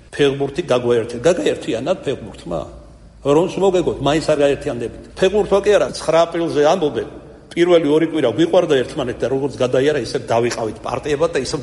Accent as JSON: {"language": "Georgian", "region": "Kartli", "country": "Georgia", "said": "მე რომ მკითხოთ ქართლელი ვარ, ჩვენში ამან ახია ეგეცე რა"}